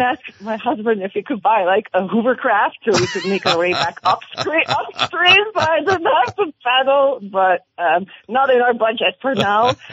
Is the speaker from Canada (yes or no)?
no; Belgium; moved away as an adult; now in United States; I'm originally from Belgium, and I actually moved here almost 20 years ago for an internship at Hillshire Farm.